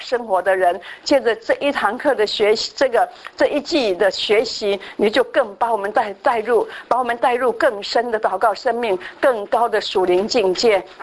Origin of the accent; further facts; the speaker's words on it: China; 然后我们中国人有一句话说穷极呼天